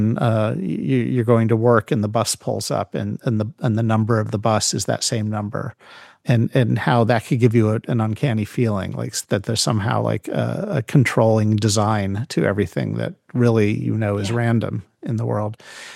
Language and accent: English; Cleveland, Ohio, United States; I mean, I grew up in Cleveland, as I mentioned, in the suburbs.